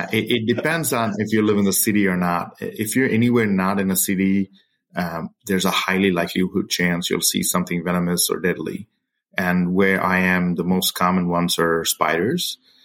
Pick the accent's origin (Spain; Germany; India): India; now in United States; I was born in India. My mother is a refugee from Myanmar or Burma, and my father's side is Indian.